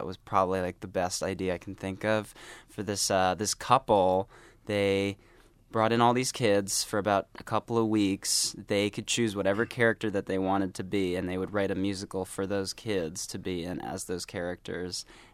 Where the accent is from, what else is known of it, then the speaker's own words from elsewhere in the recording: Amherst, Massachusetts, United States; I grew up in Western Massachusetts, Amherst to be exact. So like the big five college town area, right next to UMass and Hampshire College.